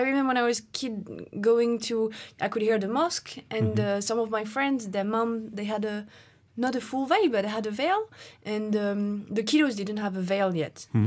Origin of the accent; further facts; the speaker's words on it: Réunion; actually, there is a sort of racism on Reunion.